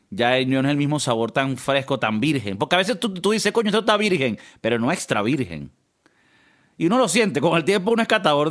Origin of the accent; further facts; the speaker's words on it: Venezuela; also born or lived in United States; uno como buen venezolano y como buen americano que no tiene seguro